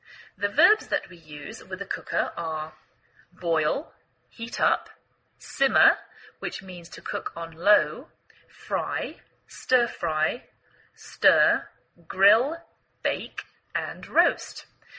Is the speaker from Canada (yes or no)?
no; England, United Kingdom; now in United States